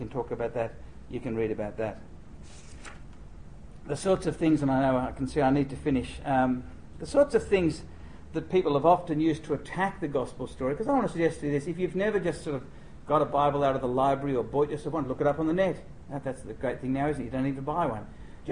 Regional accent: Sydney, New South Wales, Australia; because I come from Sydney, a land of convicts

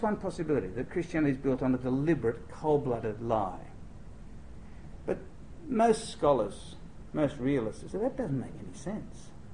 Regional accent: Sydney, New South Wales, Australia; because I come from Sydney, a land of convicts

